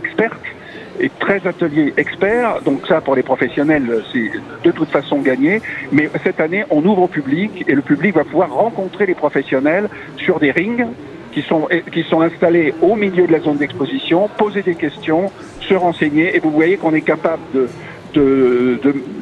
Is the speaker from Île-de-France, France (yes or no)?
yes; Paris, Île-de-France, France; Je suis parisien, donc vous ne tracassez pas, c'est quand vous voulez.